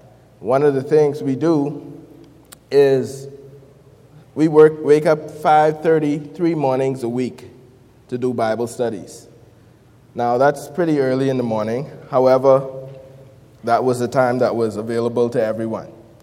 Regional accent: Grand Bahama, Bahamas; once again. I'm from the Bahamas, specifically Grand Bahama Island is where I'm from.

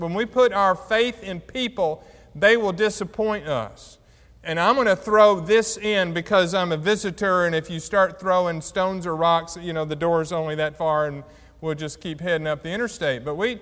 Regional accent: Tuscaloosa, Alabama, United States; I grew up in Tuscaloosa, if that means anything to anybody.

